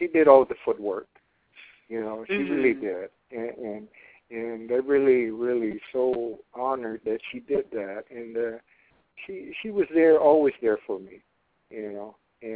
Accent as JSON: {"language": "English", "country": "Guam", "said": "You know, I'm a Chamorro. I'm originally from Guam."}